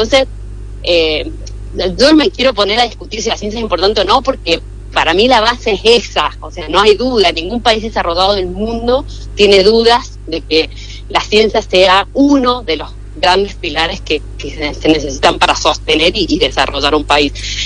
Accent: Mendoza, Argentina; born there; moved away as an adult; now in San Juan, Argentina; Soy cuyana, soy cuyana. Sí, soy nacida en Mendoza, pero bueno, me vine a estudiar a San Juan hace varios años ya, lo que delata un poco mi edad. Así que bueno, me autopercibo sanjuanina.

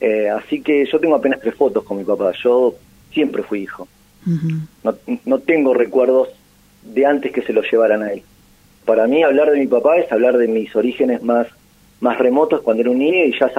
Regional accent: Mar del Plata, Buenos Aires Province, Argentina; hace que la identidad marplatense somos casi como porteños aspiracionales nosotros.

